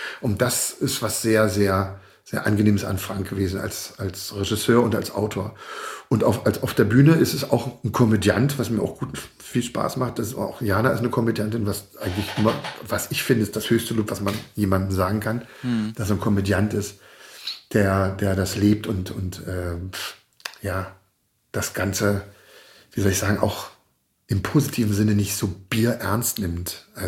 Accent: East Germany, Germany; ich komme aus der DDR

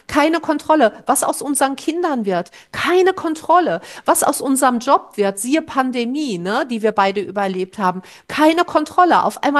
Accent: North Rhine-Westphalia, Germany; das Stehrömmchen, wie man bei uns im Ruhrpott sagt

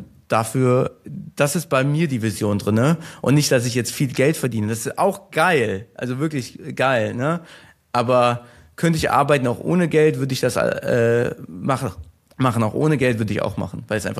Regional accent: Germany; Er ist halb Italiener, ich bin Türke, sind in Deutschland aufgewachsen, irgendwie südländischen Slang, der irgendwie auch da ist.

